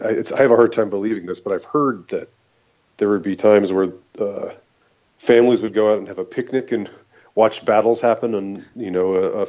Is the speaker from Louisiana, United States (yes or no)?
no; Atlanta, Georgia, United States; now in Savannah, United States; I live in Georgia. I grew up in Atlanta. I live in Savannah now.